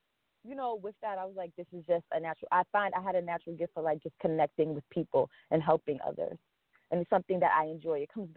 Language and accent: English; Long Island, New York, United States; Well, again … I was born and raised in Long Island.